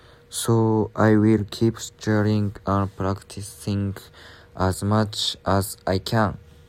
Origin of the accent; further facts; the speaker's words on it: Teshikaga, Hokkaido, Japan; English is a second language; also born or lived in Engaru / Nakasatsunai; so I'm 20 now. I was born in Engaru and grew up in Teshikaga and Nakasatsunai in Hokkaido. These places have a lot of nature and I like them very much.